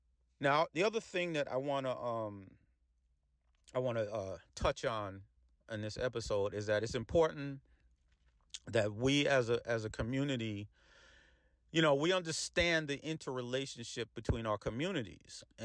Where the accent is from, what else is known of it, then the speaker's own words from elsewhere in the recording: Peekskill, New York, United States; if you've been in Westchester or particularly my hometown of Peekskill, you've seen us at council meetings